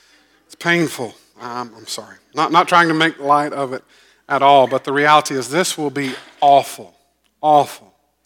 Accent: Augusta, United States; Now, I grew up in Augusta. I grew up on the south side of Augusta, and I was about 10 miles from a paper mill

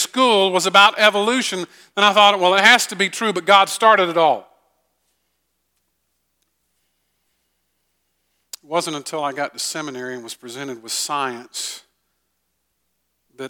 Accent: Bible Belt, United States; for those of us who grew up in the Bible Belt, you know, we had an advantage.

